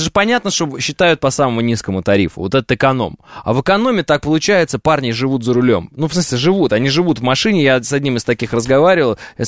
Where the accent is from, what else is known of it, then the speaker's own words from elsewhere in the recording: Moscow, Russia; я 30 лет, я коренной москвич